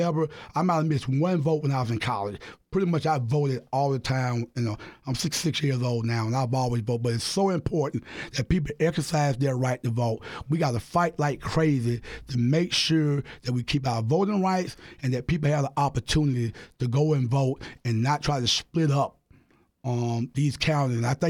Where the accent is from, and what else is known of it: South Carolina, United States; born or raised there